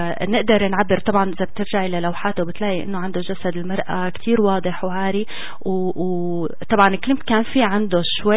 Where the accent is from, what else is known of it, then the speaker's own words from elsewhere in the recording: Syria; moved away; فانا لي فخر انه انا سورية، ولي فخر اني لسه بحس بالوجع بالرغم من اني بالغربة من سنين، يعني لا بأس فيها، صار لي زمان طالع برا سوريا